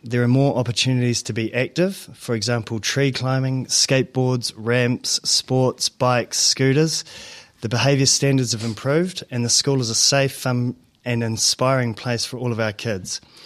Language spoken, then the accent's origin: English; Nelson, Tasman, New Zealand; I grew up in Nelson and I loved playing rugby.